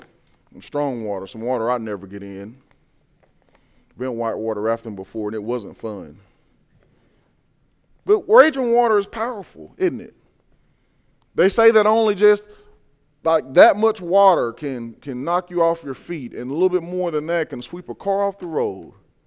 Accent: the South, United States; I come from the South, and some of you come from other places that aren't the South

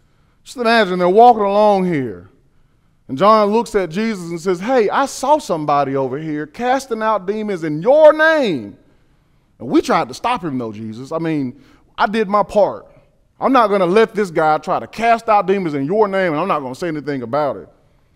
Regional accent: the South, United States; taking a walk is something, like I said, growing up in the South, is something that wasn't really that big of a deal.

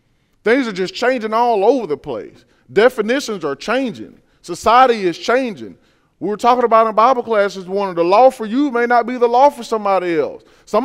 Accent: the South, United States; I come from the South, and some of you come from other places that aren't the South

